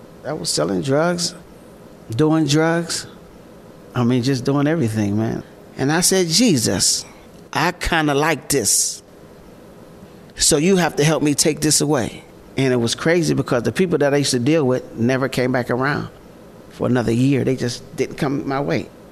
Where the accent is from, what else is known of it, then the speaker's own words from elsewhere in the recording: Rankin, Pennsylvania, United States; Born and raised in Rankin. I grew up in Hawkins Village in the projects, and it was like a big family.